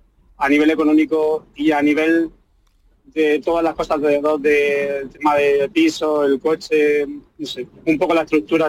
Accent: Andalusia, Spain; la verdad que yo como andaluz, orgulloso que soy

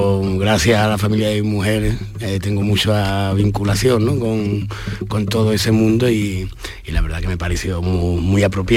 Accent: Estepona, Andalusia, Spain; ni de Málaga, ni de Estepona, que es mi pueblo

